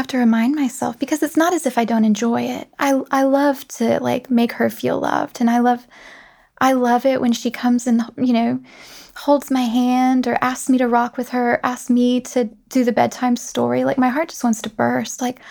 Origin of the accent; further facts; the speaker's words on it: the South, United States; accent: Southern; Like, I'm from the South originally, and you wouldn't know it to hear my voice.